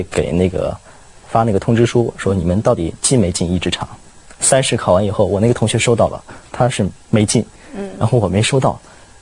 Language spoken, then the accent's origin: Chinese; Wuhan, Hubei, China; 我是武汉人，武汉在武汉长大的，当然那个语言环境呢，是因为我爸妈都不是武汉人，他们都是普通话。从小呢我就接触普通话，